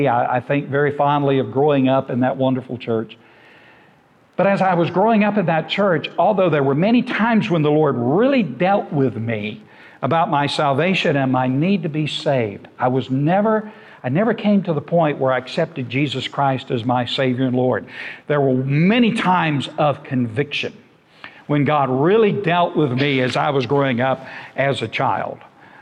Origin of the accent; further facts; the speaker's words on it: Georgia, United States; also born or lived in Vienna, Georgia; I was born in Vienna, Georgia, and I was raised on a farm in Crisp County, Georgia.